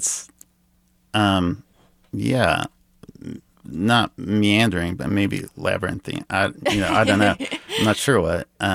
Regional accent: Lenexa, Kansas, United States; the characters are like people that I grew up with in Lenexa.

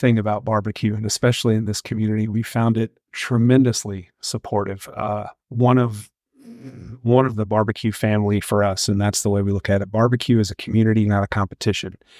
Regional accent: Mississippi, United States; now in Texas; I'm from the Mississippi Gulf Coast, and that's a pork-heavy state.

